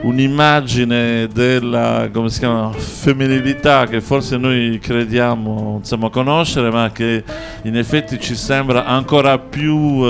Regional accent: Cagliari, Sardinia, Italy; now in France; No, io sono di Bonaria, di Bonaria, capito? Rimarrò sempre di Bonaria.

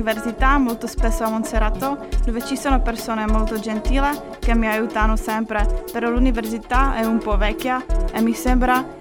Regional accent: Czechia; Italian is a second language; moved away as an adult; now in Cagliari, Italy; Dalla Repubblica Ceca.

